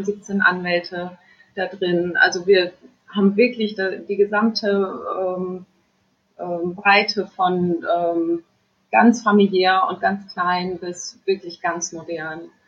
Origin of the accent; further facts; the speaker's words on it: Lower Saxony, Germany; vorher war ich in Farel. Ich komme eigentlich aus Friesland und vom Land.